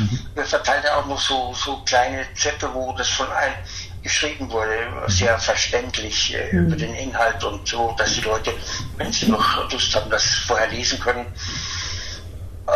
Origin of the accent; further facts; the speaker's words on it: Vienna, Austria; Und ich bin ja nun in Wien aufgewachsen